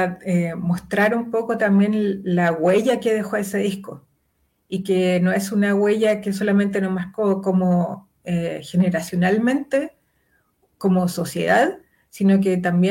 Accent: Chile; como incluso como habitante chileno, ese disco en los años 90 fue una cuestión que nos remeció a todos

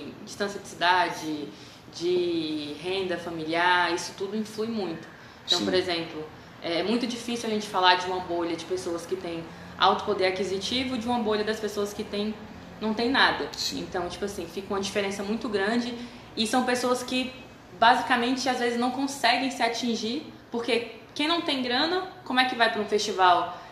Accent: Brasília, Federal District, Brazil; eu que sou de Brasília, para mim chegar em Manaus é um custo muito alto

